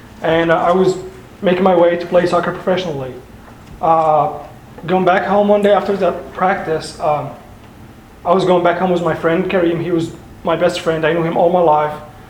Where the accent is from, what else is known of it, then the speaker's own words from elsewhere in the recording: Cairo, Cairo Governorate, Egypt; also born or lived in Saudi Arabia / Dubai / Kuwait; I'm from Cairo, Egypt. I was born in Cairo. I've lived there almost all my life.